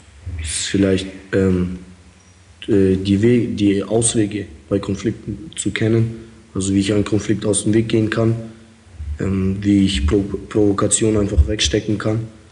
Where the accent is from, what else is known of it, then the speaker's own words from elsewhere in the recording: Germany; also born or lived in Kazakhstan; Ja, ich bin ja nicht in Deutschland geboren, ich bin in Kasachstan geboren. Ich bin 1994, 1995 nach Deutschland gekommen mit meiner Familie. Ich bin hier aufgewachsen, aber eher so nach russischen Sitten.